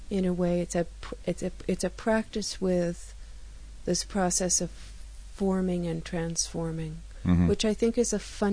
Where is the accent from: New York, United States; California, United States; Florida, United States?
New York, United States; New York City; And I grew up in New York City, and I just went to the most amazing school